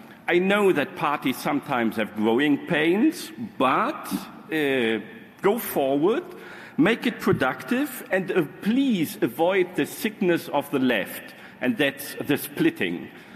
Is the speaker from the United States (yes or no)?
no; Germany; So, and as I'm from Germany, it's my duty to say very loud and clear